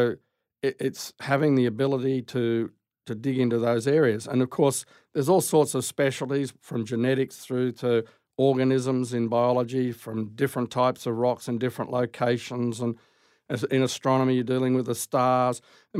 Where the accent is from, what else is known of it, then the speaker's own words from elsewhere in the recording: Australia; moved away; Correct, yes. I've been commuting backwards and forwards for 20-some years, but 2 years ago we moved over here.